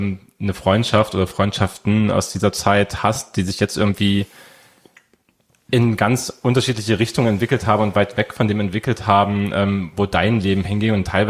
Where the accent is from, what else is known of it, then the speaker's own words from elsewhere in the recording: Saxony-Anhalt, Germany; Ich komme auch aus dem Osten, aus Sachsen-Anhalt.